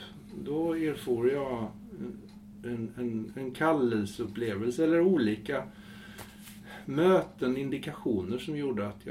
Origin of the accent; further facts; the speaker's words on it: Jönköping, Jönköping County, Sweden; Fastän jag kommer från Jönköping där man kan tro att var och varandra är fri.